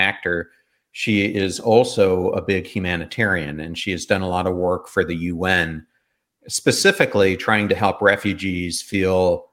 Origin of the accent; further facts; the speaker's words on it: York, Pennsylvania, United States; I grew up in Pennsylvania, and I grew up in York.